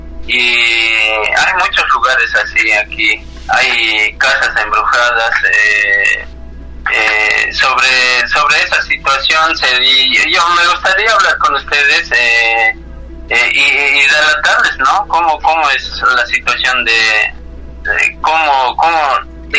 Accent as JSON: {"language": "Spanish", "region": "La Paz", "country": "Bolivia", "said": "yo soy justamente allá de Bolivia, La Paz, Bolivia, de la altura. Vivo exactamente de la localidad de Achacachi."}